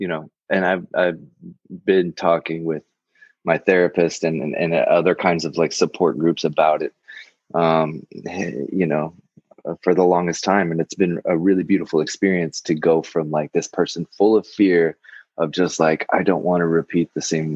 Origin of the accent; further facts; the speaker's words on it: Midwest, United States; And for like a young creative person growing up in the Midwest, you know, it I found it difficult to relate in a lot of places.